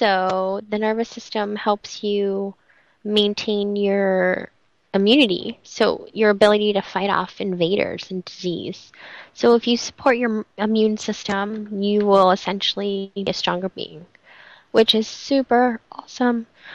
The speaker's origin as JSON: {"language": "English", "region": "California", "country": "United States", "tie": "born or raised there", "said": "it was so inspiring to be in my home state, right smack in the middle of it, and experience the culture there. And there really is such an amazing culture in Sebastopol and in Santa Rosa, California."}